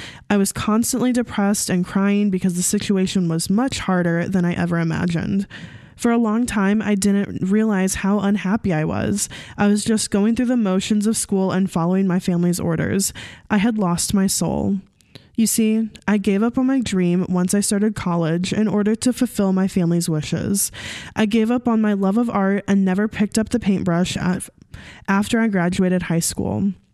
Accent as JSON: {"language": "English", "region": "Hawaii", "country": "United States", "said": "I'm 21 years old and I'm from Hawaii."}